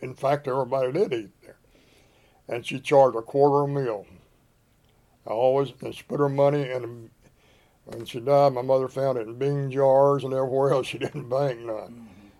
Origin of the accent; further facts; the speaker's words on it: Whitesburg, Kentucky, United States; You're talking about growing up in Kentucky there when we were young, real young, 8, 10, 12, 15, 16. My dad was barbering and as a county seat in Whitesburg of Letcher County.